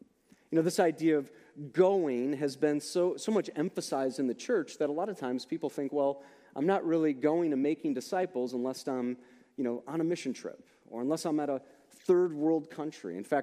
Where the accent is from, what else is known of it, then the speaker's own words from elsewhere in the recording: United States; growing up in America and feeling like things are kind of easy for us Christians